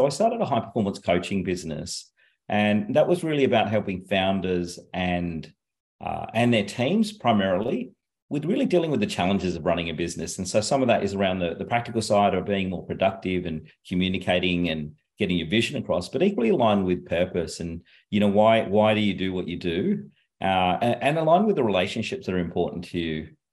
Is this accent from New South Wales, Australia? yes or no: no; Canberra, Australian Capital Territory, Australia; also born or lived in India; I've a bit of background around me. I've kind of grown up in Canberra. In fact, I was born in India. I grew up in Canberra, so I did all my primary school and high school here.